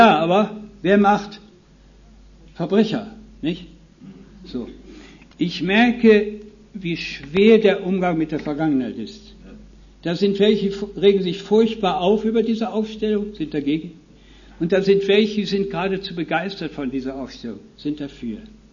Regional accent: North Rhine-Westphalia, Germany; Und das ist das Oberbergische, dort wo ich herkomme.

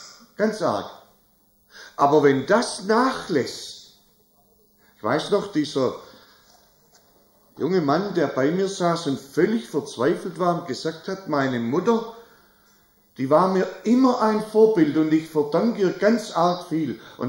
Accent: Germany; So wie wir eben, wir sind Deutsche.

